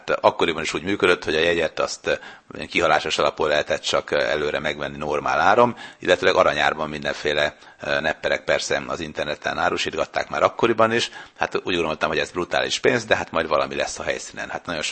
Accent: Sopron, Győr-Moson-Sopron, Hungary; now in Germany; Én Sopron környékén nőttem fel, úgyhogy már másodikas voltam, és akkor is már viszonylag jól beszéltem németül

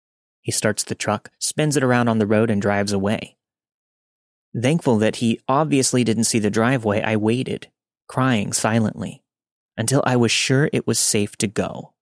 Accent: Midwest, United States; I'm from the Midwest.

